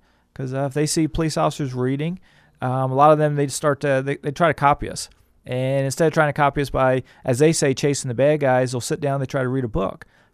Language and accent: English; Maryland, United States; moved away as an adult; Well, I grew up in the state of Maryland, and when I was 19 years old, joined the Navy, became an electronic technician.